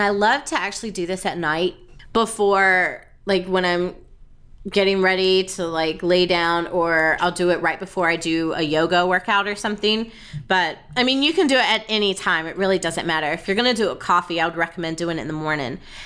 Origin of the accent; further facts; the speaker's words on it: the South, United States; Because I'm from the South, and I just, anytime that I get to use molasses